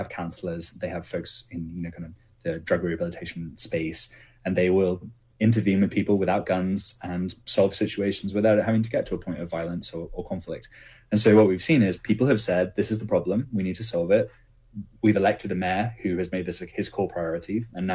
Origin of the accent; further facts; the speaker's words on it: England, United Kingdom; also born or lived in Beijing, China; now in Portland, United States; Yeah, I'm an immigrant, one of those immigrants. So I come from England originally via China. I lived in Beijing for 13 years.